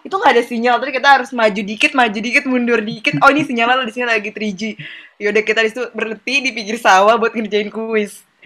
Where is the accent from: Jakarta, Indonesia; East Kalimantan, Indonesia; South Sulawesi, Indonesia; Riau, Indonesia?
South Sulawesi, Indonesia; Sengkang; Kayak kampung daerah gitu namanya Sengkang. Nah Sengkang ini kebetulan adalah kampung aku sendiri. Jadi keluarga aku ada di sana juga.